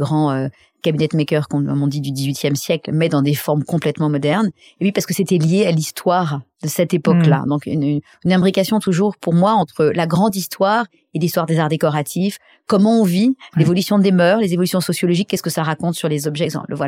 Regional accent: Paris, Île-de-France, France; also born or lived in Saint-Cloud; Donc je suis une parisienne, j'ai vécu à peu près toute ma vie à part deux ans, même pas, à part un an à Saint-Cloud.

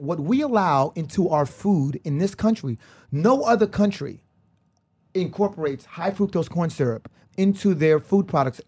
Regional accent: United States; born there; I'm born here, I'm fucking American

